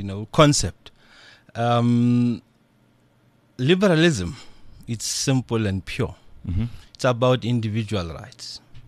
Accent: Winterveld, Gauteng, South Africa; Well, my hometown is Winterveld.

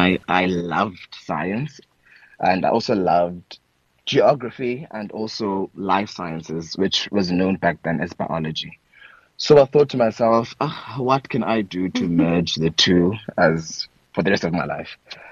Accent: Cape Town, Western Cape, South Africa; now in Johannesburg, South Africa; I'm from Cape Town, but because of work, I'm now based in Joburg.

